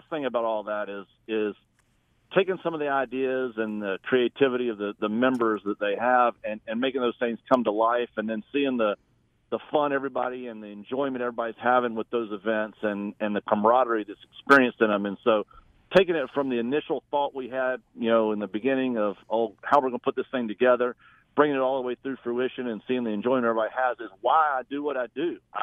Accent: Fayetteville, North Carolina, United States; now in Houston, United States; So I grew up in Fayetteville and Vietnam, and my wife grew up in Lillington, and so we're from that area, the Fayetteville. But so we escaped to Houston.

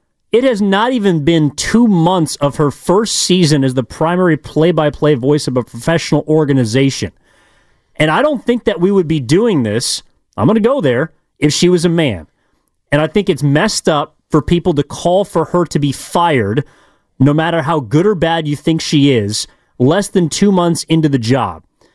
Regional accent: California, United States; those that know me know that I'm from the East Bay, so grew up big Warriors fan

